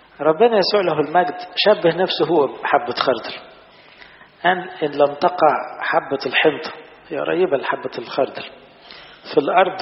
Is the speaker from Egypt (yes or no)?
yes; Egypt; في بلاد زي بلدنا مصر مثلا